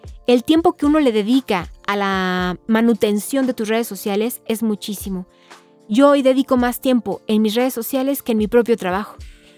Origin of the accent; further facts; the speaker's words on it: Mexico; cosas muy importantes que tiene nuestra sociedad y que necesitamos como mexicanos a través de las redes